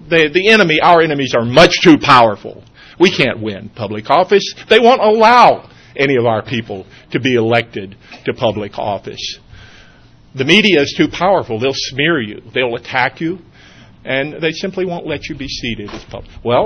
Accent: Alabama, United States; owns my hometown newspapers in Alabama, Birmingham News, Huntsville Times, Mobile Press Register.

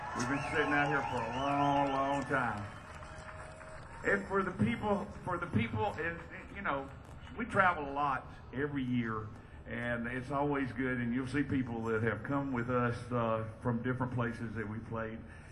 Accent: Spartanburg, South Carolina, United States; Being that we're from Spartanburg, South Carolina, that's where a lot of racing began.

